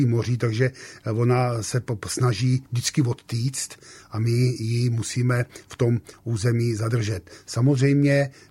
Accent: Nymburk, Central Bohemian Region, Czechia; Já jsem z Nymburka a tam byla síť rybníků

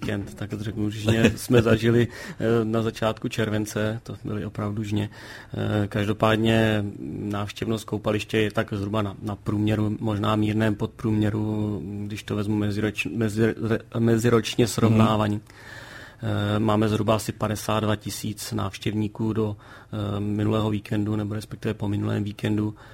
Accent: Dubce, Central Bohemian Region, Czechia; protože jsem z Dubců, takže to mám opravdu blízko

